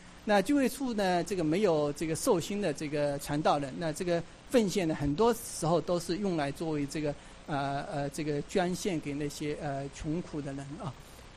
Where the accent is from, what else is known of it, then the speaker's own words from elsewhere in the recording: Xiaoshan, Zhejiang, China; 我的老家是在萧山，杭州萧山啊，杭州萧山的80%以上是聚会处的这个背景，我也是在聚会处里面信主。